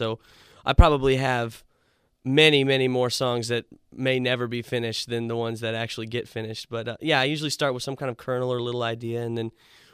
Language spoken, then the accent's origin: English; DeSoto, Texas, United States; also born or lived in Fort Worth / Flower Mound; No, actually, I was born in Fort Worth, and I grew up in DeSoto, Texas, and then in high school, I moved to Flower Mound, graduated from Flower Mound High School, so I've always lived around the Metroplex